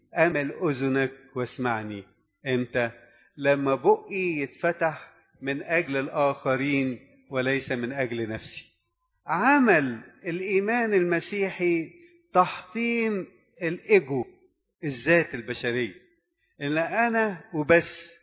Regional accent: Egypt; زي ما تعودنا كمصريين او كشرقيين

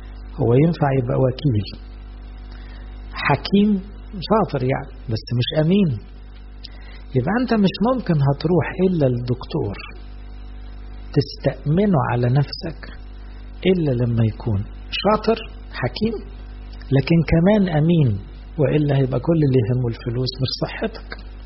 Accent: Egypt; عندنا في مصر بعد الثورة بقى في شعار مهم قوي

